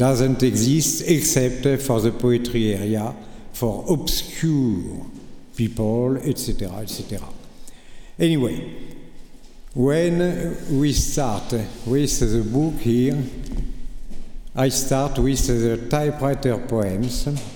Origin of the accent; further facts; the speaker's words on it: France; accent: French; English is a second language; I'm sorry for my bloody accent. I'm French. It's not my fault.